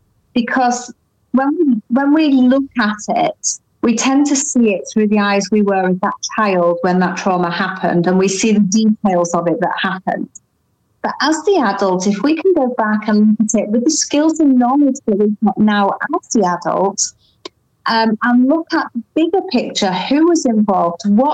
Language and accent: English; United Kingdom; now in Spain; No, I'm a Brit in Spain. I'm still an expat.